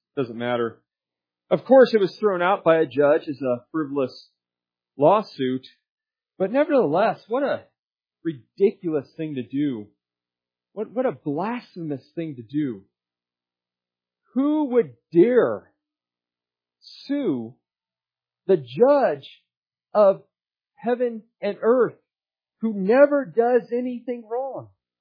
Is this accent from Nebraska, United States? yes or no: yes; Nebraska, United States; one of the dumbest lawsuits ever filed sadly occurred in my home state of Nebraska.